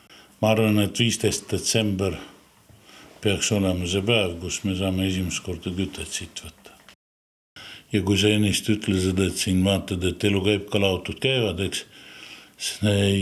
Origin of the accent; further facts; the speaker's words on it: Saare County, Estonia; also born or lived in Russia; Ma olen sündinud kaugel Venemaal ja tulime emaga tagasi Venemalt, kui ma olin 3-aastane. Aga ema on põlissõruline ja ma olen ennast ka tunnud ikka sõrulusena.